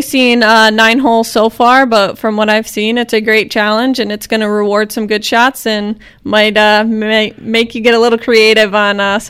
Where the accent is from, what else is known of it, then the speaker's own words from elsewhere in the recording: Michigan, United States; Michigan.